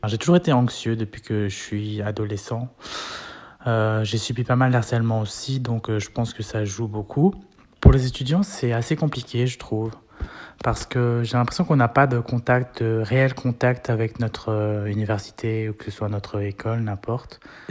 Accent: Belgium; je suis étudiant à l'université et je suis belge aussi.

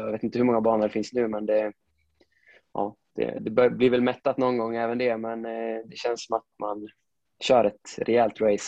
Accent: Sundsvall, Västernorrland County, Sweden; Jag är född och uppvuxen i Sundsvall. Jag är ju från Granlo. Det är en liten förort utanför Sundsvall med min familj och 2 äldre bröder.

